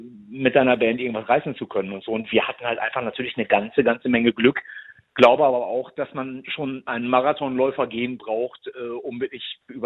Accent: Ibbenbüren, North Rhine-Westphalia, Germany; wir kommen aus der Bergmannstadt, wir kommen aus Ippenbüren, wir haben auch nie gesagt, wir kommen aus Münster oder sowas.

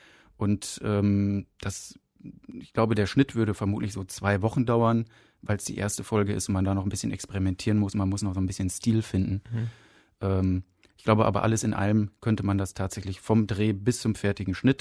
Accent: Münster, North Rhine-Westphalia, Germany; Bin vor einigen Jahren auch wieder zurück in meine Heimatstadt gekehrt, also nach Münster. Weil ich mich hier einfach langfristig wohler fühle.

